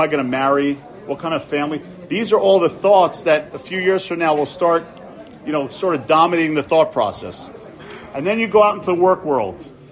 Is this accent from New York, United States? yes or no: yes; New York City, New York, United States; So I do come from that kind of background. I grew up on the Upper West Side.